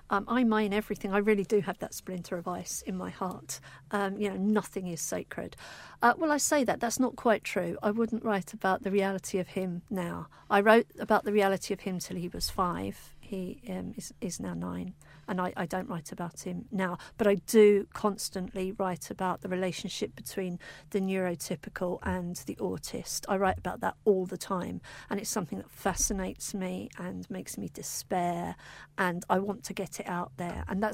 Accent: East of England, United Kingdom; accent: Essex; my accent, my Essex girl accent, you know.

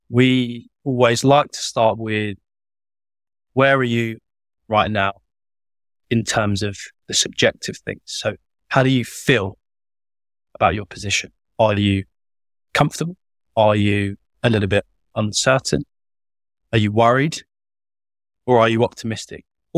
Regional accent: United Kingdom; We're British

